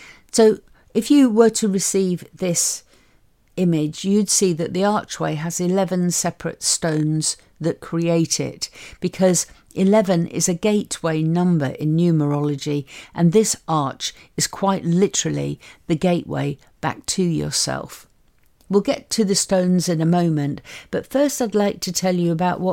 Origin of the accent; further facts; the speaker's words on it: Liverpool, North West England, United Kingdom; I was brought up in Liverpool. I moved to the south of England, had lots of elocution lessons to banish the accent.